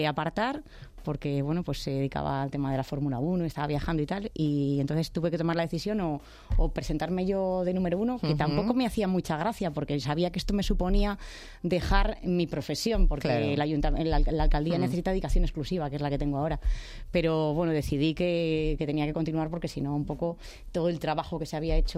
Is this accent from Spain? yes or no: yes; Valdemorillo, Community of Madrid, Spain; Nací en Madrid, pero a los pocos días, porque nací en el hospital en Madrid, claro, a los pocos días en Valdemorillo, y mi familia, concretamente la familia de mi madre, es de Valdemorillo de generaciones.